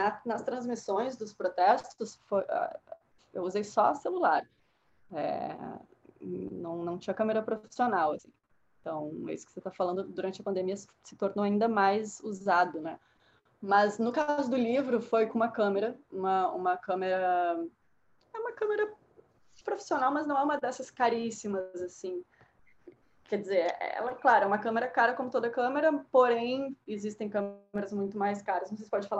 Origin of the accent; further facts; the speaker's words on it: Porto Alegre, Rio Grande do Sul, Brazil; now in New York, United States; eu trabalhava numa afiliada da TV Globo em Porto Alegre, sou de Porto Alegre, e eu pedi uma licença de 6 meses para estudar relações internacionais aqui em Nova York.